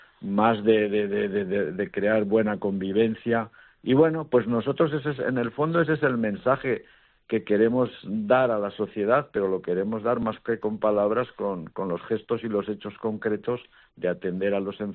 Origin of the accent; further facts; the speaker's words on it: Fustiñana, Navarre, Spain; also born or lived in Rome; Yo soy muy navarro y muy de Fustiñana